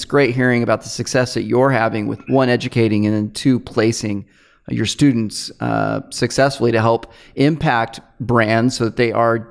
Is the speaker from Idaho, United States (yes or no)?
no; Fresno, California, United States; There is a local high school called Patino School of Entrepreneurship here in my hometown, Fresno.